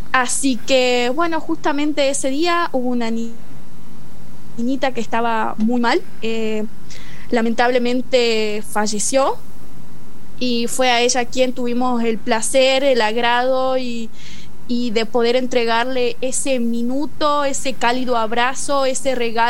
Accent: Tucumán, Argentina; Estoy actualmente en quinto año. Soy de Tucumán.

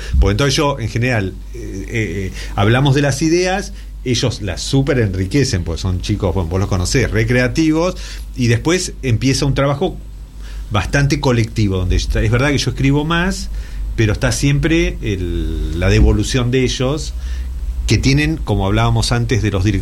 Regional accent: Bahía Blanca, Buenos Aires Province, Argentina; also born or lived in La Plata; Una, que nací en La Plata, en realidad, pero me crié en Bahía Blanca, no reniego para nada, pero nací en La Plata, digo, soy platense de nacimiento.

